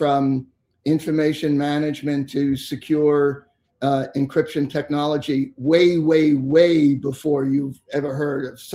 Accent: Brooklyn, New York, United States; I was born and raised in Brooklyn.

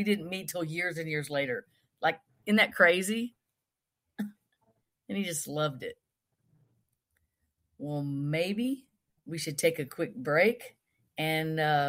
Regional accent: Texas, United States; also born or lived in Costa Rica; I love Texas. I was born here. I'm in my hometown. It is a place where I grew up on a ranch, like I live in, you know, so I had those experiences in small town Texas.

